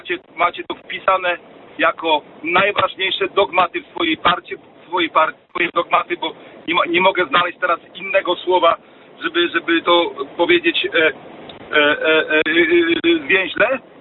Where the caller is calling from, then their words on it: Zakopane, Lesser Poland, Poland; jestem z Zakopanego, a pracuję w Norwegii. Jestem kierowcą ciężarówki.